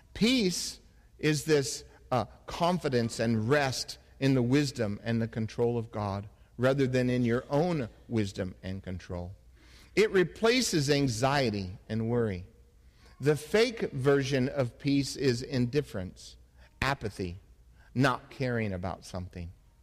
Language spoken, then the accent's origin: English; Phoenix, Arizona, United States; also born or lived in Texas; You know, I grew up in Phoenix, Arizona, and I lived in Texas for a while.